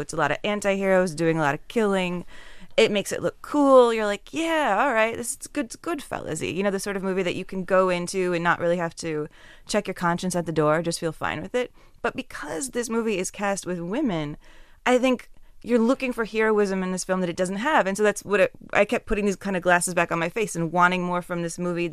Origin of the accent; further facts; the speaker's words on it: Texas, United States; Sorry, I'm from Texas. I can't fake it.